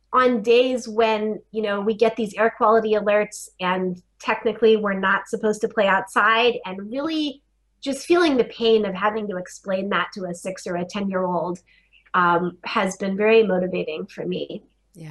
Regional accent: Colorado, United States; I grew up in the Colorado Mountains with a lot of exposure to the outdoors

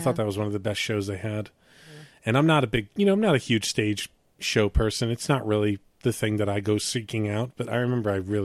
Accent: New York, United States; And being a New Yorker, people watching is kind of one of my natural instincts.

